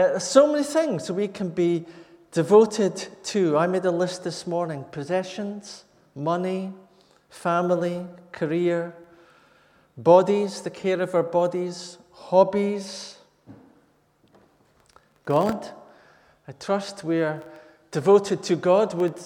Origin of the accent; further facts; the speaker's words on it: Scotland, United Kingdom; I was brought up in the Brethren. The Brethren in the northeast of Scotland